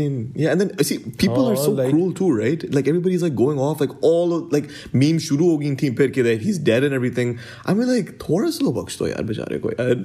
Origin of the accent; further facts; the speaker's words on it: Pakistan; Man, actually, as a Pakistani, I have to say kill Modi off the bat.